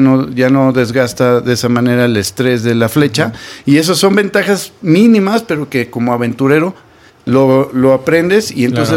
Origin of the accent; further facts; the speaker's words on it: Mexico; como buenos mexicanos, luego escuchamos ruido.